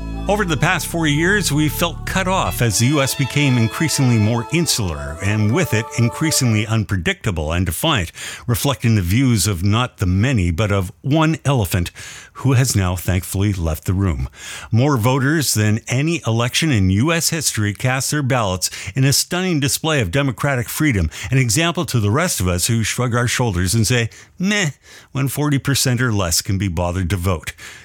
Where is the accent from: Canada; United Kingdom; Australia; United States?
Canada; As a Canadian